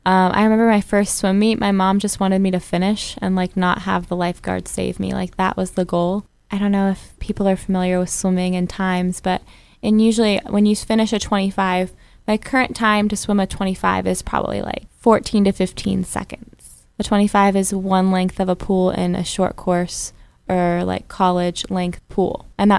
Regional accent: United States; Yeah, so my dad was actually in the military, so I've moved 13 times. So I've grown up in America. That's what I tell people because the list is very long.

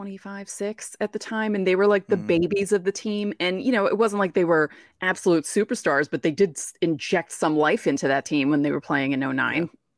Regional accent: United States; you know, as an American, we're so boring compared

